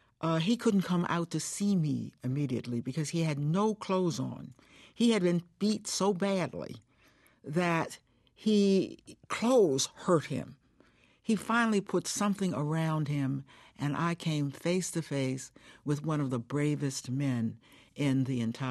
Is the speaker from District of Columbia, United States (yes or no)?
yes; Washington, District of Columbia, United States; I was from Washington, D.C.